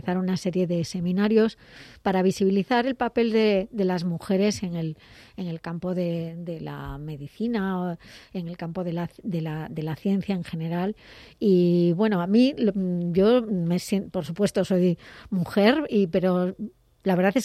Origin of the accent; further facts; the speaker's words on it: Puebla de Trives, Galicia, Spain; born there; Yo soy gallega de nacimiento, nací en, como he dicho, en Puebla de Trives, en una villa de la provincia de Orense en la que he estado recientemente en el fin de semana, y tengo ese sentimiento de gallego, aunque mi educación es cántabra